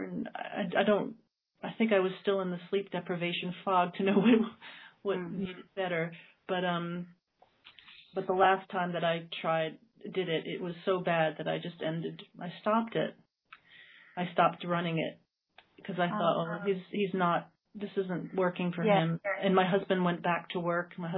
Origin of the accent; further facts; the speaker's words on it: United States; now in Wales, United Kingdom; I'm actually from America, but I live in Wales.